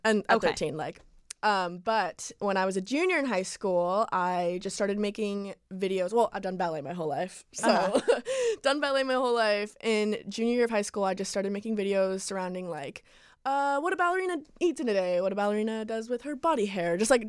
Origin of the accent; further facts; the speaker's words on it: Calabasas, California, United States; I'm from Calabasas, so LA.